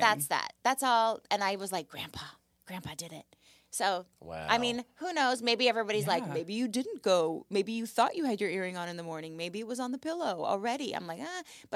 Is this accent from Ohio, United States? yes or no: no; Malibu, California, United States; But I grew up in Malibu, and I lived on Point Doom.